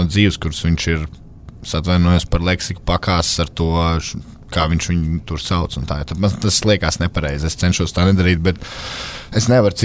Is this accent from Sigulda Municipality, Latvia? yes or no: no; Sabile, Talsi Municipality, Latvia; no Sabeles.